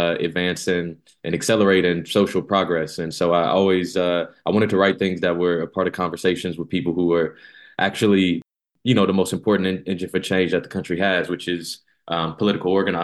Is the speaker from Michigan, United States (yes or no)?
yes; Detroit, Michigan, United States; So born and raised in Detroit, grew up bouncing around the different corners of the city.